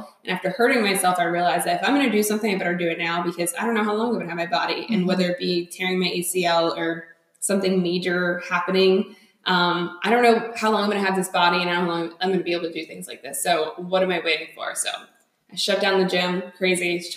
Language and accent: English; Byram, New Jersey, United States; I actually originally grew up in Byram, New Jersey, which if I ever say that name, nobody knows where that is.